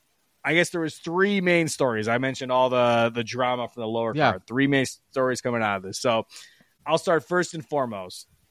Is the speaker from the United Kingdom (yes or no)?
yes; England, United Kingdom; growing up in England, it's probably two things